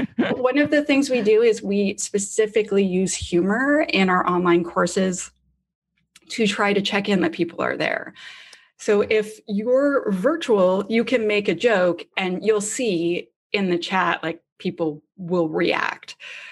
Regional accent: Canada; I'm Canadian

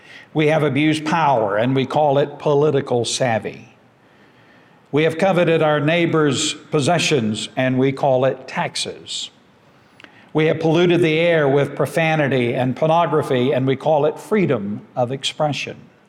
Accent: United States; Second of all, I am an American. And I know Jesus didn't just die for Americans. I know He died for the entire world. But I know that this is my country. This is my land.

